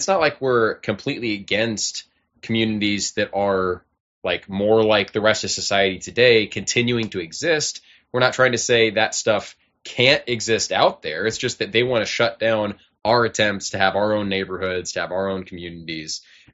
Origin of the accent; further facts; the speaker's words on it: California, United States; growing up in Southern California, I feel like it was almost at that level.